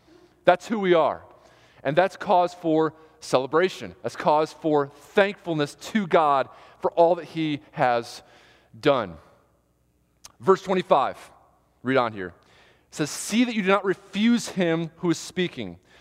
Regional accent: New York, United States; I'm from New York, so shoveling was a daily occurrence.

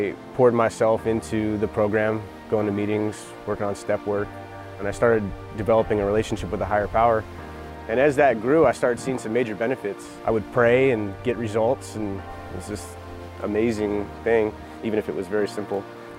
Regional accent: California, United States; I grew up here in the Bay Area.

